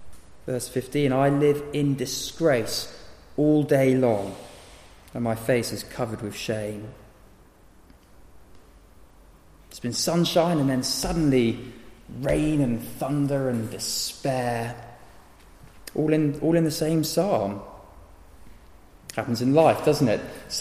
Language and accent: English; United Kingdom; It's a funny thing being a Brit in the summer, isn't it?